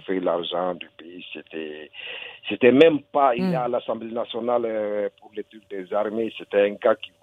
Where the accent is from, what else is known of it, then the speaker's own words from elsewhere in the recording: Mali; moi, je suis malien.